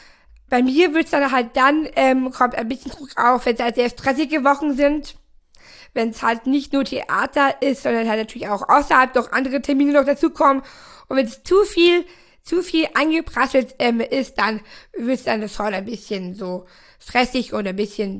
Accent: Tutzing, Bavaria, Germany; ich bin am Tutzing, am Starnberger See aufgewachsen.

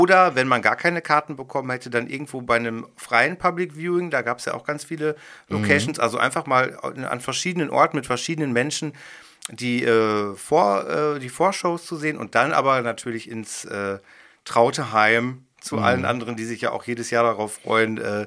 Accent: Germany; haben wir ja als Deutsche profitiert davon, ne?

